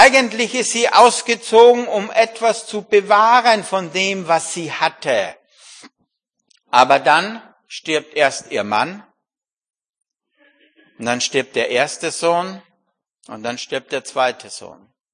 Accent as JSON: {"language": "German", "country": "Austria", "moved": "yes", "said": "Nun bin ich ja Österreicher. Was glaubt ihr, wie oft ich gedacht habe, ich gehe wieder heim."}